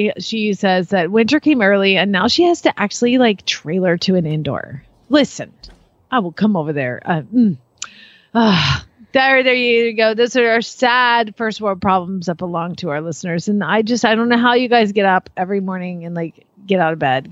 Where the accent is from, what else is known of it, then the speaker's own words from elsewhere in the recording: Georgia, United States; now in Kentucky, United States; See, I came from Georgia to Kentucky, so I get it.